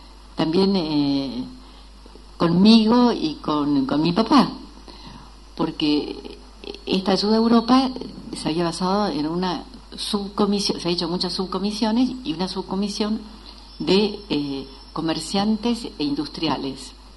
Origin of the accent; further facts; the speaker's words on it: Argentina; porque es un orgullo como argentinos.